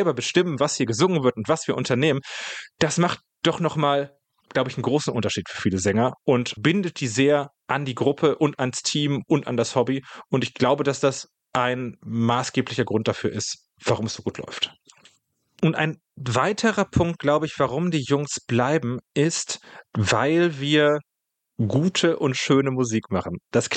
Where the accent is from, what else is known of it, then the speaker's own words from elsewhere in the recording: North Rhine-Westphalia, Germany; ich bin ja selber im Ruhrgebiet groß geworden, da haben wir es ja mit, alleine in Essen, irgendwie mit 500 bis 600.000 Einwohnern zu tun.